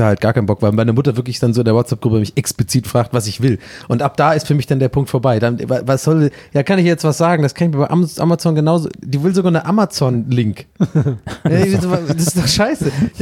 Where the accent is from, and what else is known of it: Baden-Württemberg, Germany; born or raised there